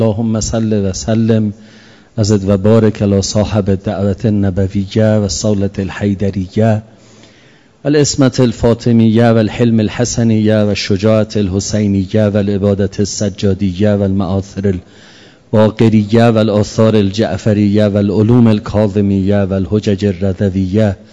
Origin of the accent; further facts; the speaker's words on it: Niasar, Isfahan, Iran; الان من از کاشان میام، از نیاسر